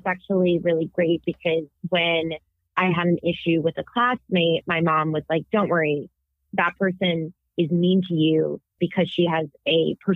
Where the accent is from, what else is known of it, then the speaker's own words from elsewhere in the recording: Massachusetts, United States; I grew up, for the listeners that know, I grew up in Massachusetts. That is home to such talented Jewish people like John Krasinski and BJ Novak.